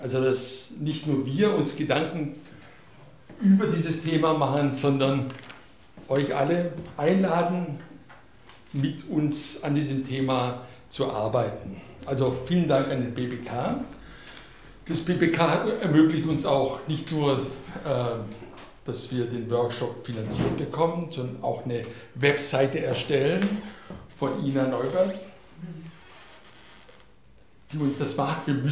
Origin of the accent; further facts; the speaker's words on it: Hungary; Und ich bin Ungar und die Ungarn sind Weltmeister im Jammern.